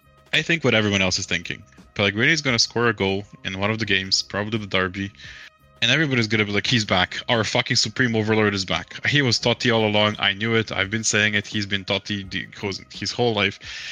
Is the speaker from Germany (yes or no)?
yes; Germany; I'm Turkish, but I was born and raised in Germany.